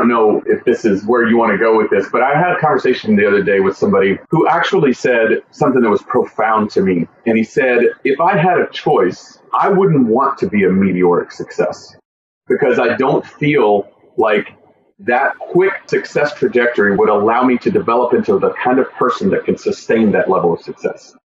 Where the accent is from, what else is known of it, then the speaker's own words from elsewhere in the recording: Tennessee, United States; I grew up in Tennessee, not really anything spectacular there